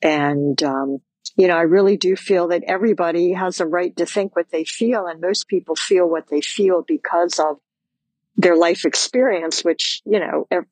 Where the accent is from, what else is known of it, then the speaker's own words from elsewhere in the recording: Maryland, United States; moved away as an adult; now in Florida, United States; I'm speaking to you from Florida, and I've lived here for 4 years. I'm originally from Maryland. We moved here when we retired.